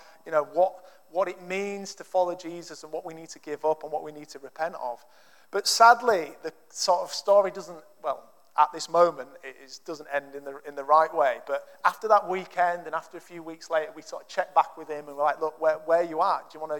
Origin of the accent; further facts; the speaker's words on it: Yorkshire and the Humber, United Kingdom; I'm going to call him Zacchaeus because I'm from Yorkshire.